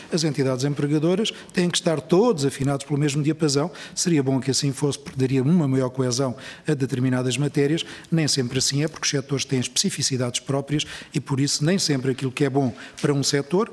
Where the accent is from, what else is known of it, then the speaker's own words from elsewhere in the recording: Portugal; nós temos consciência, somos portugueses